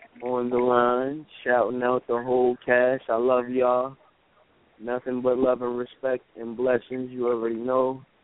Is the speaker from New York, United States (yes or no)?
yes; Yonkers, New York, United States; I want to shout out my hometown, Yonkers, all day, Y-O, yo